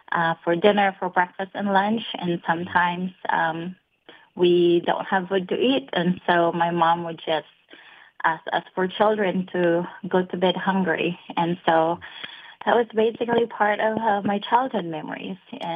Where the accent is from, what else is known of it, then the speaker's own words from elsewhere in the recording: Cebu, Central Visayas, Philippines; I grew up in Cebu, Philippines. I grew up near a dump site